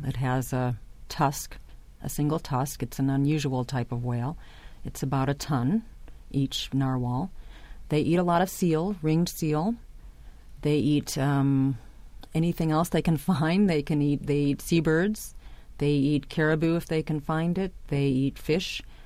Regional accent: Chicago, Illinois, United States; And it was colder than anything I've ever felt, and I grew up in Chicago, so yes, it was very cold, even in summer.

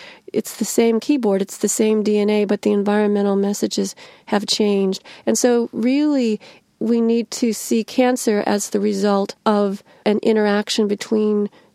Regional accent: Illinois, United States; I grew up right in the middle of the middlest state in America, the second of the three I states. Illinois is both an industrial state.

